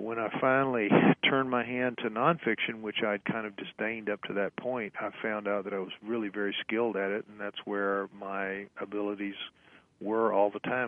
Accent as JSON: {"language": "English", "region": "Louisiana", "country": "United States", "said": "I'm from Louisiana. Most of that was going on in the Pacific Northwest."}